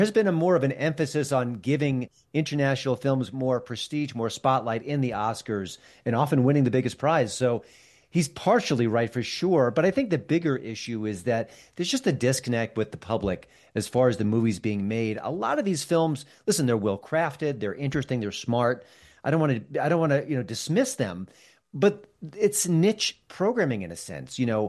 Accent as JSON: {"language": "English", "region": "New York", "country": "United States", "tie": "born or raised there", "said": "Listen, I grew up in New York, so maybe some of the New York reflections echoed with me."}